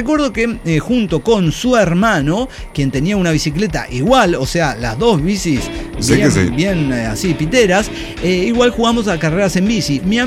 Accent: Silao, Guanajuato, Mexico; Para que estén orgullosos, soy el aldeano de Silao, no soy la mamada.

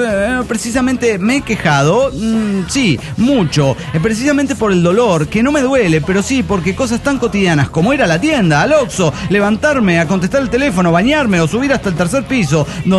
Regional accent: Cochabamba, Bolivia; Soy la chica de Encinosita de Cochabamba.

